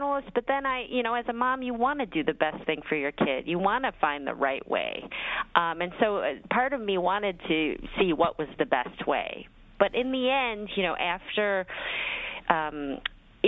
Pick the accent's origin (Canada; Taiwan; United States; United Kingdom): Taiwan; I'm from Taiwan, and when I visit my family in Taiwan